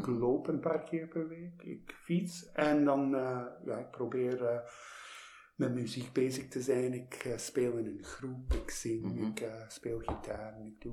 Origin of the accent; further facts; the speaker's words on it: York, Pennsylvania, United States; Dutch is a second language; Van Pennsylvania, van York, Pennsylvania. Dus dat is de oostkust tussen New York City en Washington D.C.